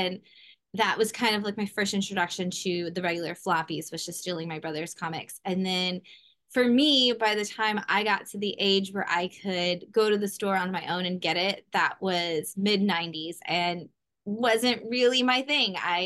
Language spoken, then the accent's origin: English; San Antonio, Texas, United States; Well, I grew up on Riverdale Street in San Antonio, Texas